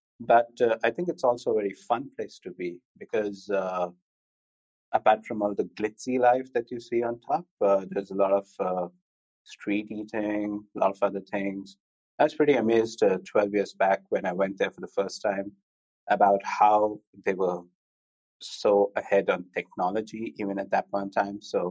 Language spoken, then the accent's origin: English; Delhi, India; moved away as an adult; now in Mumbai, India; I'm actually from Delhi. I spent all my childhood there. did all my studies there. And then when work came calling, joined a bank, and they threw me over to Mumbai. So I've been based here for about 15 years now.